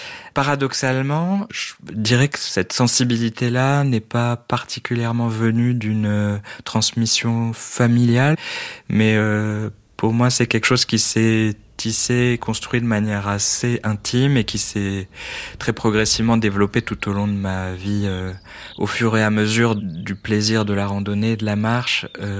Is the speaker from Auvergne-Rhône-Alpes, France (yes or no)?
no; Metz, Grand Est, France; Je suis originaire de Lorraine, mes parents habitaient à Metz et j'ai grandi avec eux, très proche de mes grands-parents. Mon grand-père maternel était originaire du nord de l'Italie.